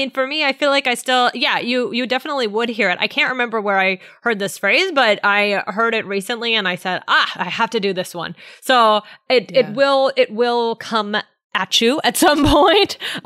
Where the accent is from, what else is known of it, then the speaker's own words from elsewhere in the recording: Maryland, United States; yeah, I grew up in Maryland.